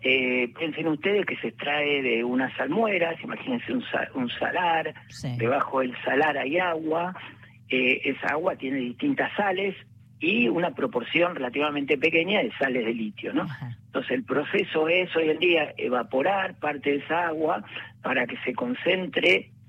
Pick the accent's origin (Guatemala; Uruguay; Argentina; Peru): Argentina; la pregunta que se hace o que podemos hacernos como argentinos